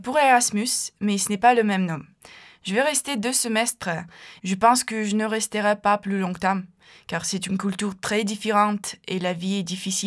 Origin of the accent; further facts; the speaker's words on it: Ukraine; French is a second language; now in France; je suis ukrainienne et j'ai 21 ans.